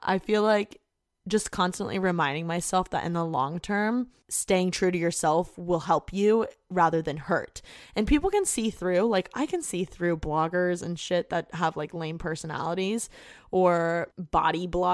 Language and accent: English; Indiana, United States; I just want to get out of Indiana, like I hate my hometown